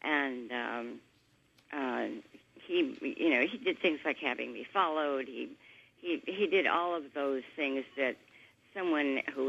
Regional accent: Minnesota, United States; now in Los Angeles, United States; No, but I'm from Minnesota, so I kind of keep a watch on what's going on over there. I was born in southern Minnesota, but I live in Los Angeles, in the Los Angeles area.

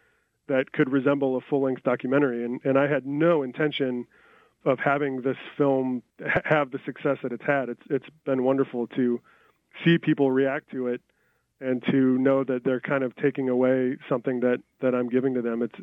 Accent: Grand Rapids, Michigan, United States; of Grand Rapids and the area. You know, it's cool to be able to bring in some of the artists from my hometown, my home area.

